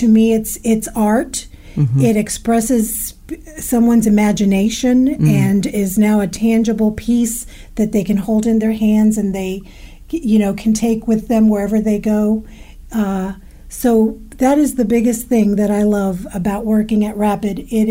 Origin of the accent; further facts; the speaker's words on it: Cuba; moved away; I kept saying to Hank that the ink must be running through my veins because we came from Cuba in 1959